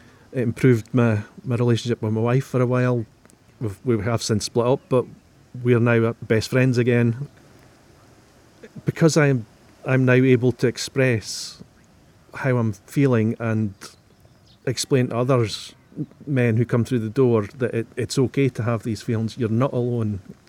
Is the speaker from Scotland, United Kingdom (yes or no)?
yes; Arbroath, Scotland, United Kingdom; I come from Arbroath, 52 years old